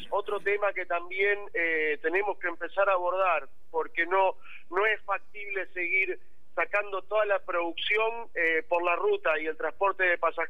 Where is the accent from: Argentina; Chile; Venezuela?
Argentina; Santa Fe; La mayoría somos de Santa Fe porque, bueno, el grupo nació acá.